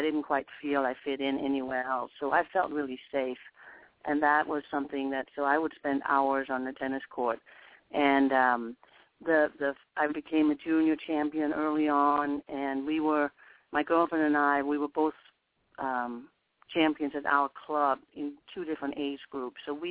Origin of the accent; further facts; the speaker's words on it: Denmark; I was born in Denmark and grew up in Denmark, which was a very little country as far as tennis was concerned.